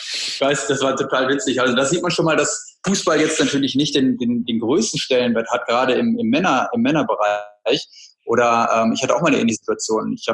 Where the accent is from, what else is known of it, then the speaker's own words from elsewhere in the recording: Bad Oeynhausen, North Rhine-Westphalia, Germany; ich komme aus Bad Oeynhaus, aus einer kleinen Stadt